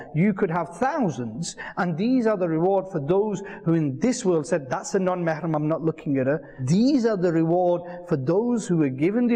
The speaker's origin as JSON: {"language": "English", "town": "Bolton", "region": "North West England", "country": "United Kingdom", "tie": "born or raised there", "said": "I went to the library in my hometown, Bolton."}